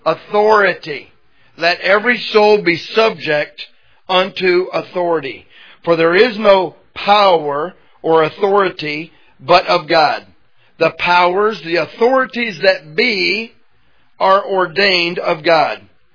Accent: United States; I'm an American. I don't like that word.

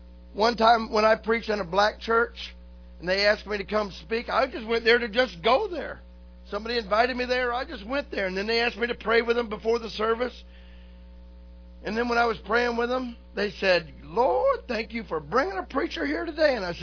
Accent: the South, United States; Now, I'm from the South.

